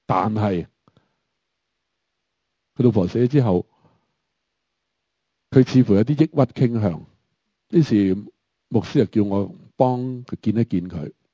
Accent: Hong Kong; 我们香港人都有屋住，虽然是租未必是买

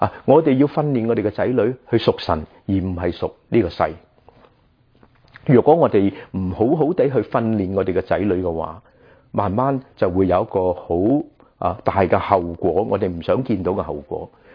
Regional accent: Guangdong, China; 我们广东人说招积，是吧？

